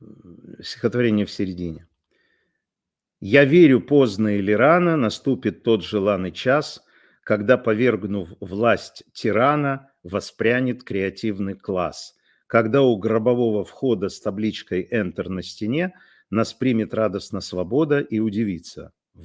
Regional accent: Ukraine; зная, что я из Украины

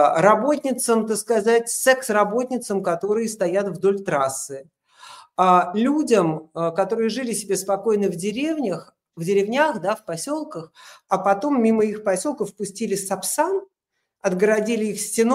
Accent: Russia; я была одна россиянка в жюри

